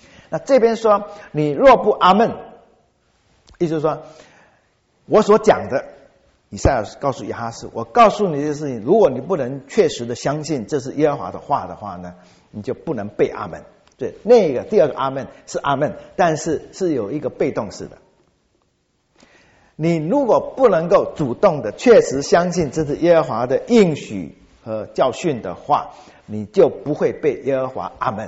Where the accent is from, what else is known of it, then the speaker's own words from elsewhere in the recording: Xiamen, Fujian, China; 只有一个地方，就是在我的家乡福建厦门